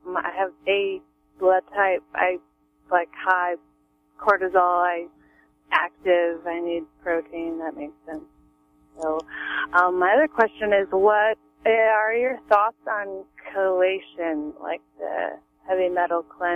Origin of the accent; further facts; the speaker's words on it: Laytonville, California, United States; Hi, I'm from Laytonville.